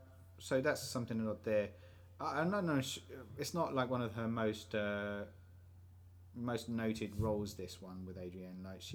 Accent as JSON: {"language": "English", "country": "United Kingdom", "said": "I'm a Brit, so kind of was a huge fan"}